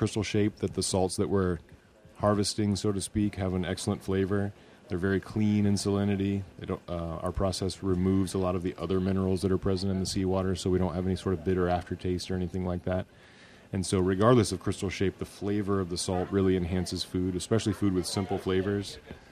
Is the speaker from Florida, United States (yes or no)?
yes; Pensacola, Florida, United States; also born or lived in Opelika, Alabama; I did grow up in the South. I was born in Opelika, Alabama. My parents lived in Auburn, and we moved to Pensacola, Florida shortly thereafter that.